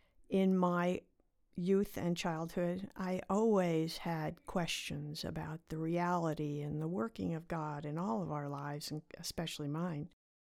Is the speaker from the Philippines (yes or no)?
no; Northeast, United States; I grew up in the Northeast, in a wonderful church that had fabulous programs available.